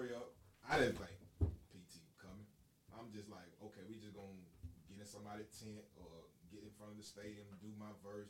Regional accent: West Point, Georgia, United States; also born or lived in LaGrange; like I said, I was born in LaGrange, but I moved in West Point, like, 04, 05, shit like that.

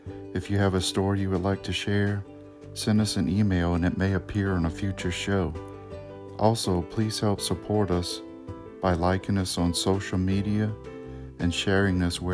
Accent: Louisiana, United States; And growing up in Louisiana, I used to hear a lot of French words that I didn't understand.

